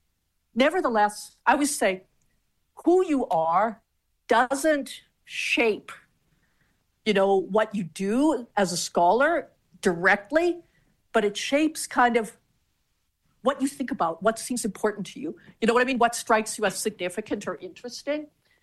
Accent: Canada; I'm Canadian, I had to study Canadian history. And yet it is an interesting question. So my background is Mennonite. It's not so much the religious background, but my parents were born in Soviet Union, Soviet Ukraine in the 1920s.

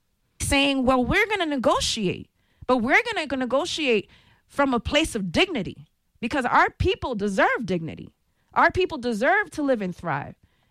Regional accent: New York, United States; I'm from New York. We know it.

